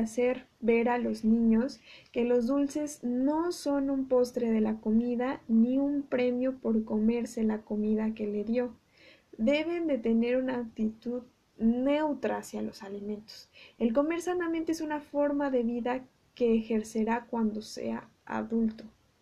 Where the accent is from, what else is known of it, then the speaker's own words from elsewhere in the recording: Mexico; porque como cultura mexicana acompañamos las comidas con refrescos casi todo el tiempo.